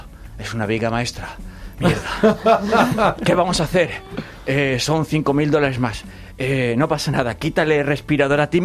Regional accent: Spain; Como buen español, y yo que estamos en obras trabajando

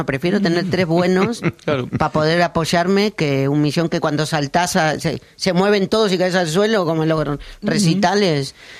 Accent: Argentina; soy un argentino exótico.

